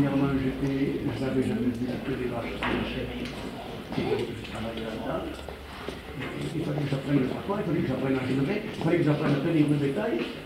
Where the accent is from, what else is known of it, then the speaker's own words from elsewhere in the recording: Villefranche, France; moved away; Je suis parti de Villefranche en 1915.